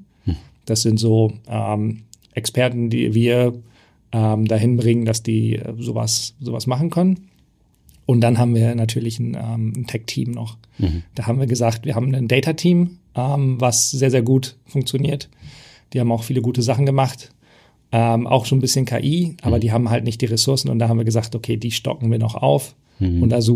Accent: Lower Saxony, Germany; born there; Ich komme gebürtig zum Beispiel aus dem Emsland.

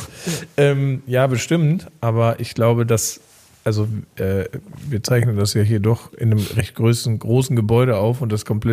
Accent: Cologne, North Rhine-Westphalia, Germany; Ich bin in Köln geboren, in Köln aufgewachsen, ich lebe in Köln

